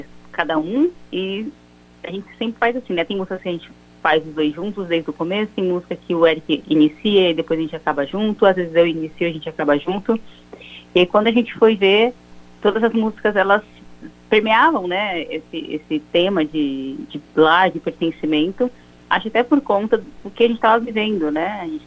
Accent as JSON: {"language": "Portuguese", "town": "Ribeirão Preto", "region": "São Paulo", "country": "Brazil", "tie": "born or raised there", "said": "Eu sou daqui de Ribeirão, né?"}